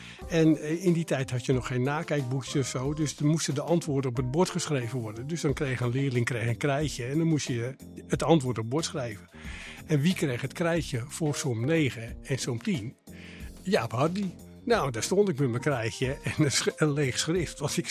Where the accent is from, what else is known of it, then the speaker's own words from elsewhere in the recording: Hoorn, North Holland, Netherlands; Ja, ik ben geboren in Horen en ik heb hier mijn school gedaan.